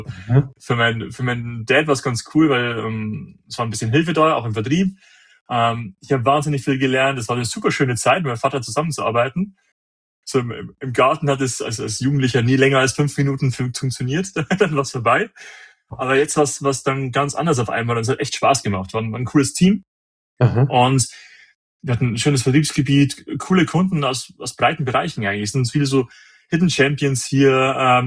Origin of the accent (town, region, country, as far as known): Bavaria, Germany